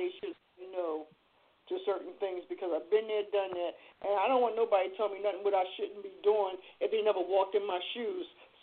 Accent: Woodstock, New York, United States; I grew up in the Woodstock area, so you know that's what we're doing, loving everybody, you know.

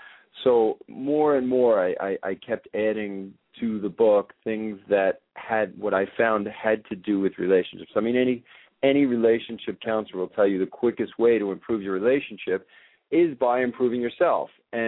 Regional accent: New York, United States; now in Los Angeles, United States; Well, I am from New York originally, and I travel now between Los Angeles and Hong Kong

